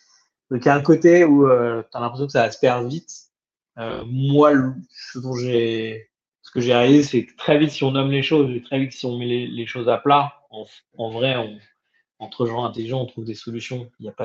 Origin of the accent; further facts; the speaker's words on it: Paris, Île-de-France, France; Écoute, en tant que bon parisien, je suis à 12 sur 12, vérifié récemment.